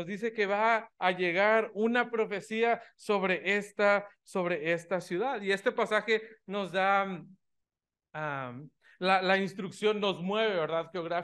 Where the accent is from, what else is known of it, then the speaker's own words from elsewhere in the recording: Mexico; Incluso nosotros como nación mexicana, ¿verdad?